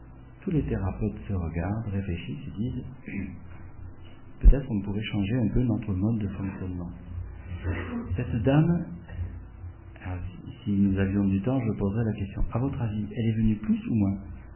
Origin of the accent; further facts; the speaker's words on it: Normandy, France; Eh ben, je viens de Normandie, là.